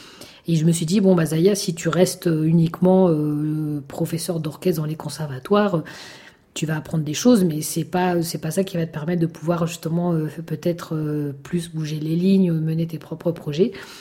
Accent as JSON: {"language": "French", "town": "Pantin", "region": "Île-de-France", "country": "France", "tie": "born or raised there", "said": "peut-être parfois encore plus compliquées que Pantin, là où j'ai grandi."}